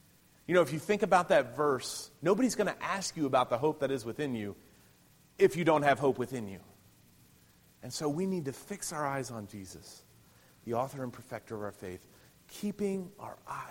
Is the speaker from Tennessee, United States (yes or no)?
yes; Tennessee, United States; born or raised there